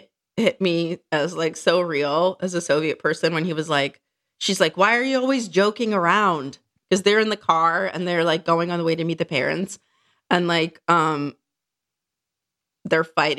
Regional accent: United Kingdom; I'm British.

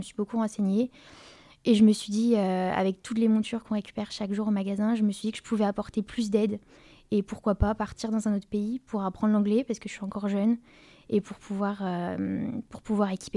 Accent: Brest, Brittany, France; j'ai 22 ans et je viens de Brest.

